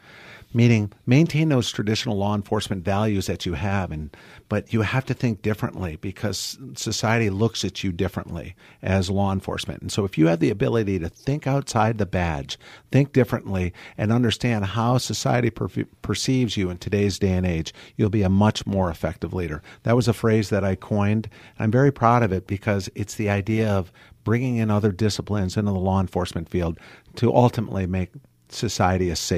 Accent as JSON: {"language": "English", "town": "Ann Arbor", "region": "Michigan", "country": "United States", "tie": "born or raised there", "said": "born and raised in Ann Arbor, Michigan, had some great mentors in my life as well."}